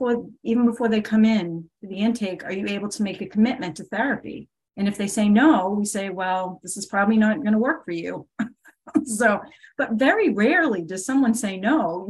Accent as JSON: {"language": "English", "region": "Massachusetts", "country": "United States", "said": "I come from Massachusetts. It's a different culture."}